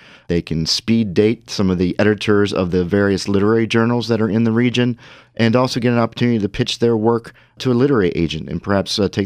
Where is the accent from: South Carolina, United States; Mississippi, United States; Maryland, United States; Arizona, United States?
Maryland, United States; Baltimore; we're trying to recreate and capture that vibe that we first saw in Minneapolis here in Baltimore, my hometown.